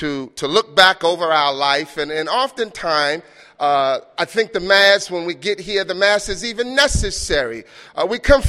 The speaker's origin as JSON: {"language": "English", "region": "the South", "country": "United States", "tie": "born there", "said": "I'm black. I was born in the South, and I moved to the city, and we moved in the projects, and I'm the youngest of four sons, and my daddy worked hard."}